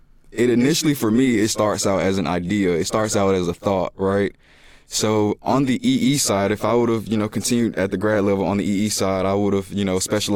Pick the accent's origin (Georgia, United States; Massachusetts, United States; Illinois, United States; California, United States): Georgia, United States; Atlanta; I'm from Atlanta, so I ask questions to know where I need to go and who I need to talk to.